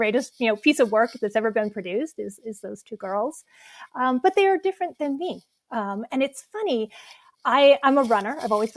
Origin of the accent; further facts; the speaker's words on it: Maine, United States; I am born and bred in Maine and very proud of it. And multi-generations are Mainers.